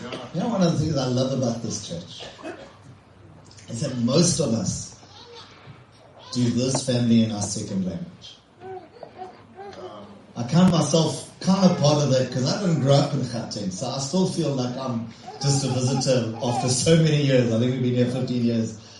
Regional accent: England, United Kingdom; Yeah, I run out of English and I am English.

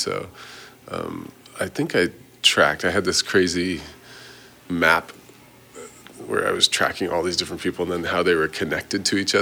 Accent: Colorado, United States; And I grew up in Colorado, which is every year it's kind of a swing state

